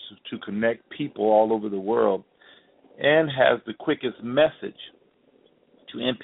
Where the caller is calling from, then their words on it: Toronto, Ontario, Canada; I'm calling from Toronto, Canada.